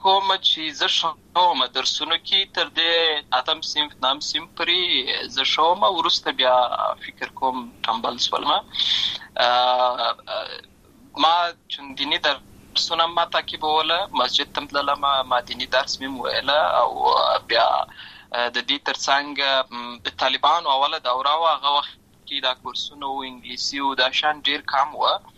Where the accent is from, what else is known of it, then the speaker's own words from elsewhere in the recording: Lashkar Gah, Helmand, Afghanistan; زه په اصل کې د اوروزګان ولایت یم، اما زه په هلمند ولایت لشکرګاه کې پیدا شوی یم، اما د لوی سوی یم، عملت می شونځي لسته ده